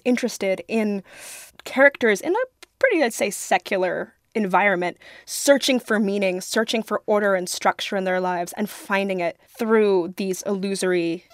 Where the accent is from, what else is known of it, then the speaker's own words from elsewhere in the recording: New York City, New York, United States; also born or lived in England; I'm from New York City originally, but I moved to England for almost a decade for college and grad school, and I started coming back more and more in my mid-20s.